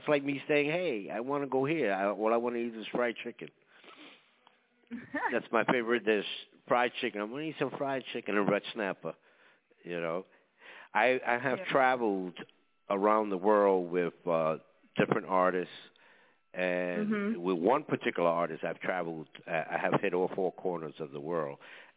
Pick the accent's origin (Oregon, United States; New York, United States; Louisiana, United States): New York, United States; Bronx; You know, I'm from New York. I'm from the Bronx. So every corner has a Chinese restaurant or a Japanese restaurant somewhere underneath the L.